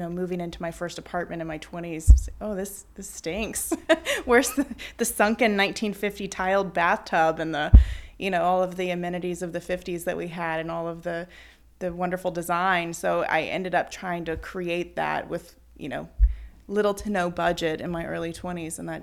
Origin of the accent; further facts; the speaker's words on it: Baton Rouge, Louisiana, United States; So we're in Mid-City now in New Orleans, but I grew up in Mid-City in Baton Rouge.